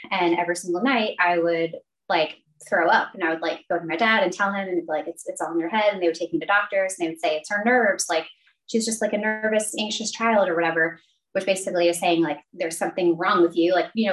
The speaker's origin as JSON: {"language": "English", "town": "Long Island", "region": "New York", "country": "United States", "said": "So I am from Long Island, New York. Irish, Italian, Catholic family."}